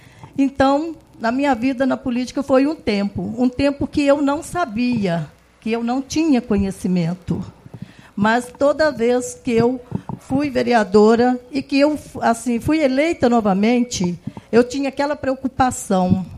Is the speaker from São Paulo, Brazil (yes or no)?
no; Durandé, Minas Gerais, Brazil; born there; a minha família já é de Martins Soares. Eu sou nascida em Durandé, mas fui registrada aqui.